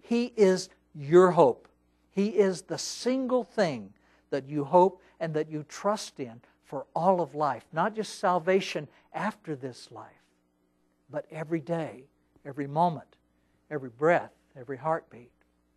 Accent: Texas, United States; I'm trying to learn Hebrew, and I was born and raised in Texas. I never really learned English.

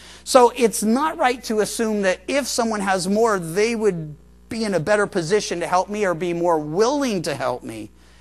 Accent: Midwest, United States; also born or lived in Georgia / Missouri / Chicago; when I was a kid, I lived in the Midwest and I was born in Georgia, and there was a lot of ethnic, relational, racial tensions.

